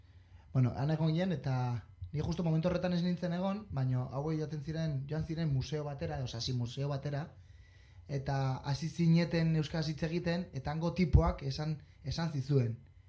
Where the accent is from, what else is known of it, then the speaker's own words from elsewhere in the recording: Basque Country, Spain; gu Euskal Herrikoa gara eta euskalduna gara.